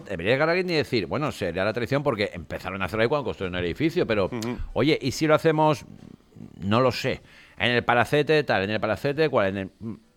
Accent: Valencia, Valencian Community, Spain; señor, somos de Valencia.

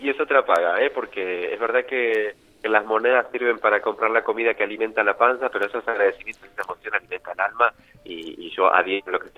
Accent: Argentina; soy argentino por si no se dieron cuenta

